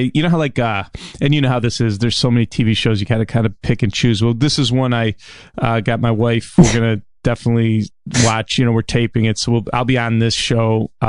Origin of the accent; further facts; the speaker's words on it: Chicago, Illinois, United States; And by the way, this is filmed in my hometown of Chicago, so I have extra love for Shameless.